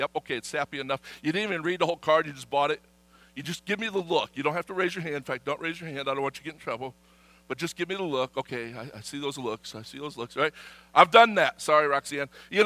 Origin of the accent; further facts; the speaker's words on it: Michigan, United States; Right, growing up in Michigan, this was a huge deal.